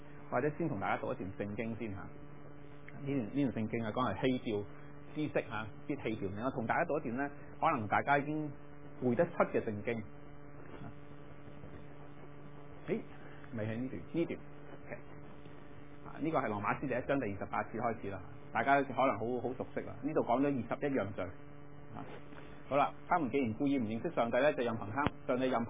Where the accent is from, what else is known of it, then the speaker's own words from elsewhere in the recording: China; 我哋中國人